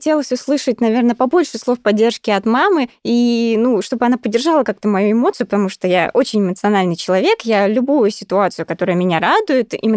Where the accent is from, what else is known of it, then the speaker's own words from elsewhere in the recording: Moscow Oblast, Russia; мы из Подмосковья команда